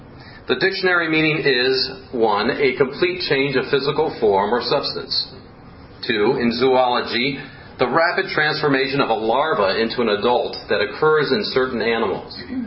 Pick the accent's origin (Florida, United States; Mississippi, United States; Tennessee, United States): Florida, United States; Miami; When I was growing up in Miami, Florida, my mom and dad had Proverbs 3:6 hanging on the wall.